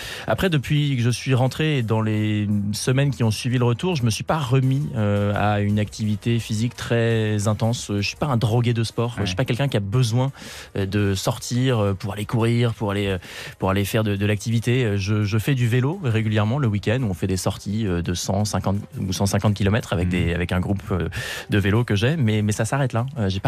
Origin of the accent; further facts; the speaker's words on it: Normandy, France; now in Paris, France; Parce que moi, je suis parisien maintenant. Je suis de Normandie à l'origine, mais maintenant je vis à Paris.